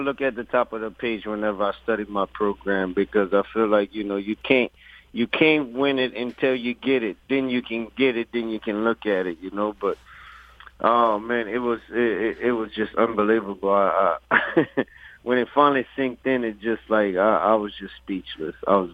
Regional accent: Vinton, Louisiana, United States; My dad and mom, I come from Louisiana, Vinton, Louisiana, representing in the house.

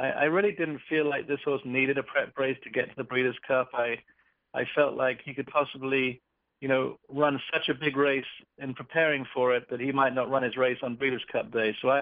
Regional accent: East of England, United Kingdom; I grew up in England, about 6 miles from Newmarket, which is kind of the horse capital of England, if you like, very much the Lexington, Kentucky, if you like, of England.

